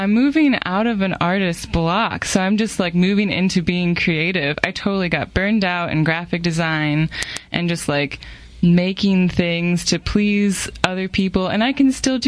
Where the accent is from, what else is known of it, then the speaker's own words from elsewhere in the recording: Virginia, United States; Oh, right. Well, I grew up in Northern Virginia.